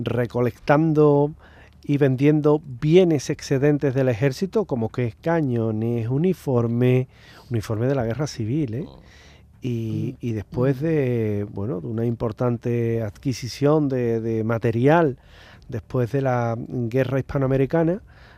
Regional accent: Scotland, United Kingdom; Spanish is a second language; Pues yo soy de Escocia, entonces un castillo escocés

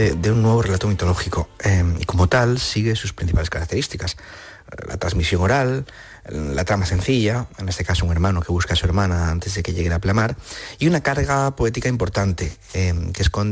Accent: Cantabria, Spain; Calabobos también es una oda a Cantabria, a mi tierra, a lo rural

